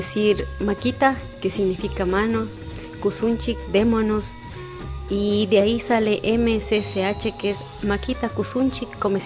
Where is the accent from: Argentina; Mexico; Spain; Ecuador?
Ecuador; soy de Ecuador.